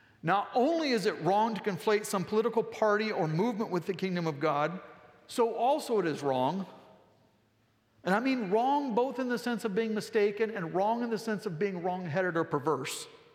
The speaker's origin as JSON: {"language": "English", "country": "United States", "said": "I'm an American. I'm profoundly grateful for that privilege. I rejoice in our freedoms."}